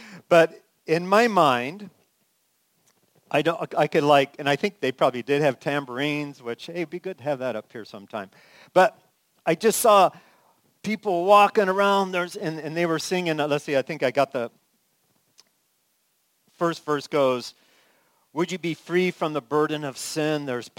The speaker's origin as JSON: {"language": "English", "region": "California", "country": "United States", "tie": "born or raised there", "also_born_or_lived": "Illinois", "moved": "as an adult", "said": "I grew up in California, awesome church, and love it. But here I am going off to be a pastor. I moved from there to Illinois to go to seminary."}